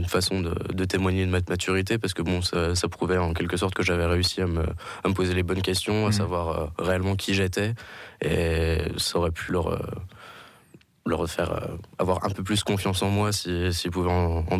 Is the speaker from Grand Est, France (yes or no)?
yes; Bogny-sur-Meuse, Grand Est, France; Donc, je viens de Bogny-sur-Meuse, dans les Ardennes, un petit village à 15 minutes de Charleville-Mézières.